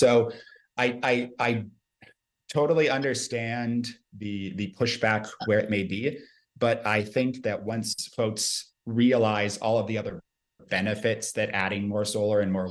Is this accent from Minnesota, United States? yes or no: yes; Minnesota, United States; born or raised there